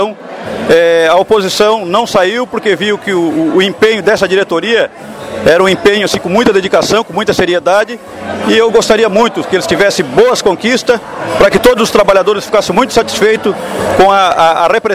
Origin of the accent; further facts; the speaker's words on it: Lauro Müller, Santa Catarina, Brazil; Eu também nasci no Itanema, também sou Lauro Mulense, com muito prazer e tenho muito orgulho dessa cidade.